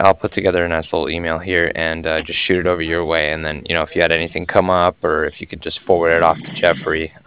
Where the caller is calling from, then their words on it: Cardiff, Wales, United Kingdom; I was calling from Cardiff, and I was calling regarding some financing that was done with commercial equipment lease.